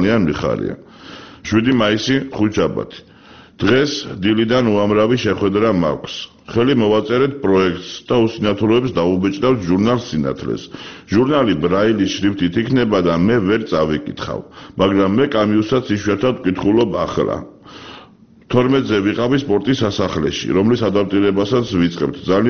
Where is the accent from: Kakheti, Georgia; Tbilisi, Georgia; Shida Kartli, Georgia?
Tbilisi, Georgia; born or raised there